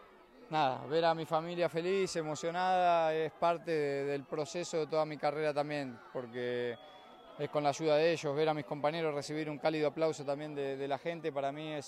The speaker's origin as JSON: {"language": "Spanish", "country": "Argentina", "lives_now": "Chile", "said": "Yo se la traspasé a mis hijos, sí, siendo argentino, no siendo del país."}